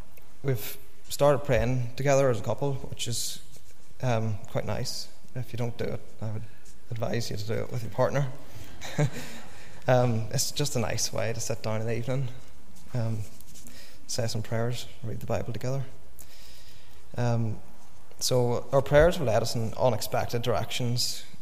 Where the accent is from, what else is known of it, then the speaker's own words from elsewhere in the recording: Florence Court, Northern Ireland, United Kingdom; I grew up outside Enniskillen in a small village called Florence Court.